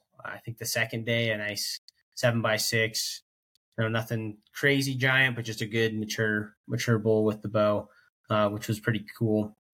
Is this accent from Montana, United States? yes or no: yes; Montana, United States; now in Wyoming, United States; We're born and raised in Montana. I'm living in Wyoming now.